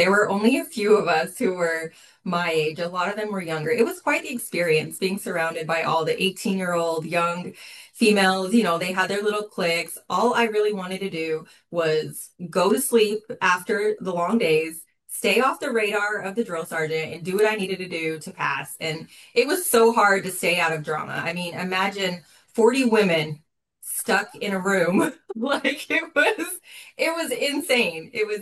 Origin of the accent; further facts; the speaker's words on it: Ogden, Utah, United States; also born or lived in Nevada; I was born in Nevada, but I grew up in Utah in kind of a medium-sized town, Ogden, Utah.